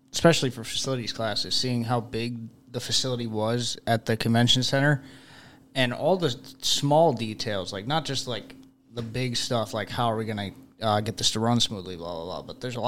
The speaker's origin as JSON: {"language": "English", "town": "Lockport", "region": "New York", "country": "United States", "said": "I am from Lockport, New York."}